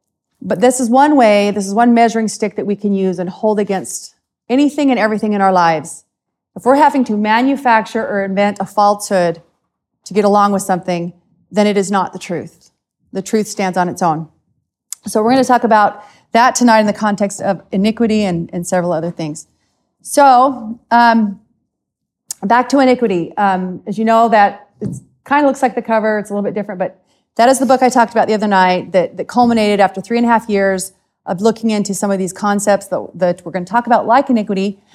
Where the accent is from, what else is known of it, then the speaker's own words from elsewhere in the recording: Salem, Utah, United States; My husband and I come from Salem, Utah.